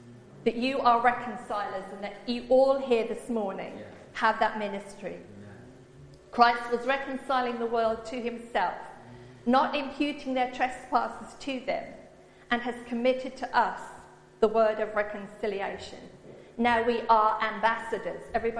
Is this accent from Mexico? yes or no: no; United Kingdom; And I began to think how being British We're part of the United Kingdom.